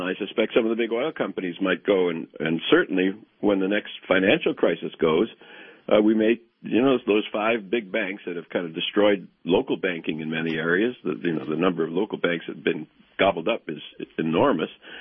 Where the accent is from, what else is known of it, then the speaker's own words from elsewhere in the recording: Wisconsin, United States; I'm from Wisconsin